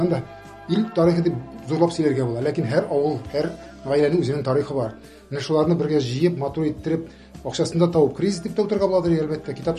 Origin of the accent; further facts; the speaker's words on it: Tatarsoveti, Chuvash Republic, Russia; ләкин минем туган авылым бар. Чувашиянең Батыр районы Татарсовета дигән авыл бар. Бик зур авыл, 500 хуҗалыклы, тарихлы, шулай ук.